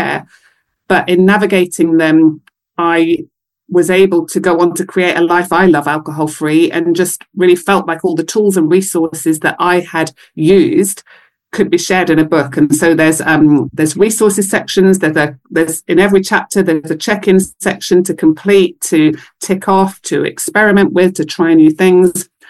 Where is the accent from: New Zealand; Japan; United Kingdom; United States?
United Kingdom; I guess because I'm British, there is a mix.